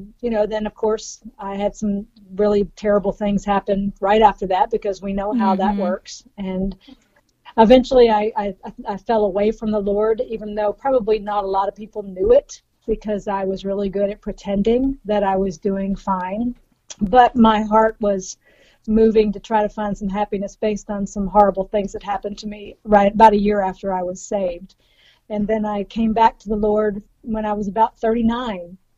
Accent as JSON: {"language": "English", "town": "Nashville", "region": "Tennessee", "country": "United States", "tie": "born or raised there", "said": "I lived in the Bible Belt. I was raised in Nashville, right outside of Nashville, Tennessee."}